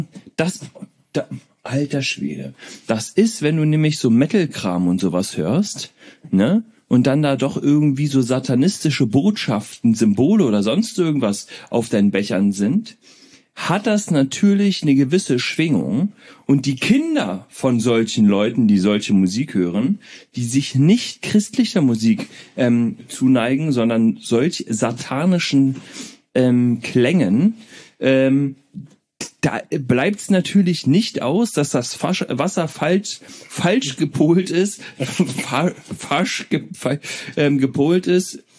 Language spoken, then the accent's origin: German; Berlin, Germany; Ich komme aus Berlin.